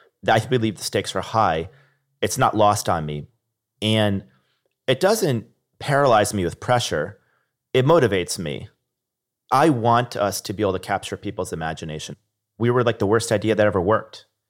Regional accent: Niskayuna, New York, United States; I remember growing up in Niskanen, New York. The only entrepreneur I met was Bob from Bob's Pizza.

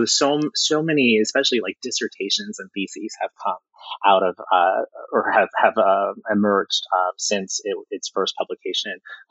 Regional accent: Philippines; I'm a Filipino vegetarian with an asterisk.

